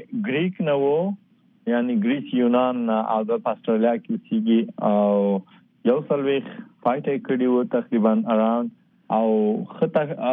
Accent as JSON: {"language": "Pashto", "country": "Afghanistan", "said": "زه خو د افغانستان بچایم، افغان يم"}